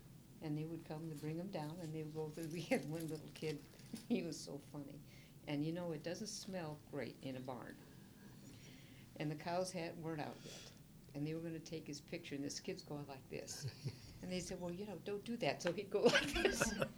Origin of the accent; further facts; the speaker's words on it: Calgary, Alberta, Canada; Now, I was not born a farmer. I was raised in Calgary.